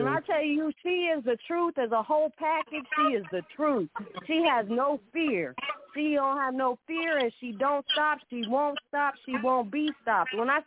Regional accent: Little Rock, Arkansas, United States; I'm from Little Rock, Arkansas.

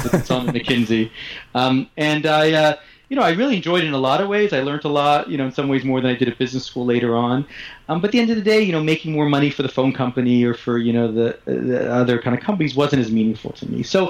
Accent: Montreal, Quebec, Canada; Well, happy to share. I grew up in Montreal.

